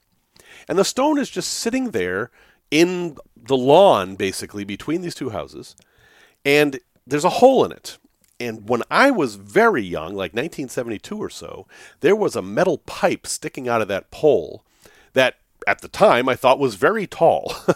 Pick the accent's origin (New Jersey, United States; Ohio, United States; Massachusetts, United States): Massachusetts, United States; Salem; So I grew up specifically on Ord Street, O-R-D Street, in Salem, Massachusetts. Not famous in any way, probably named after a Civil War guy, we don't know.